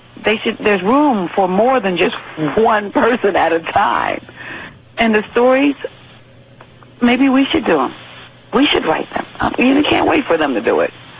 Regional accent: New York, United States; now in Los Angeles, United States; I came from New York to L.A., And I found a writer.

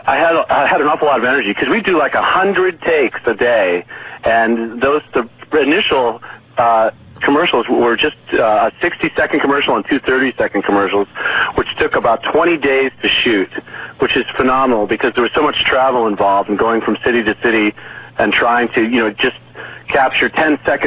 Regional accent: Connecticut, United States; Well, I just happened to go to a pretty neat high school in Connecticut where I grew up on the East Coast

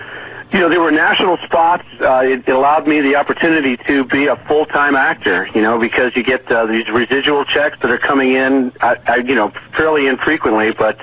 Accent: Connecticut, United States; Well, I just happened to go to a pretty neat high school in Connecticut where I grew up on the East Coast

